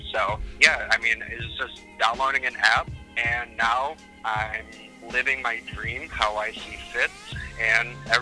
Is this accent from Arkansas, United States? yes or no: no; Michigan, United States; and of course I'm from Michigan originally, so, you know, the lakeshore effect in the summers there, the heat gets pretty gnarly.